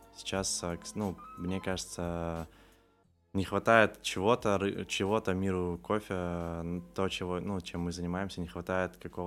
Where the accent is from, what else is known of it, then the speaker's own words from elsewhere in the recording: Belarus; мы из Беларуси.